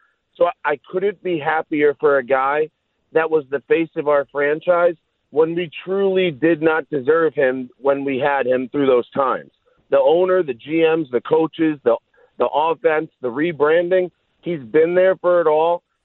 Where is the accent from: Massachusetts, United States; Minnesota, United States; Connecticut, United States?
Connecticut, United States; As you said, I'm from Connecticut, so I'm in giant jet country here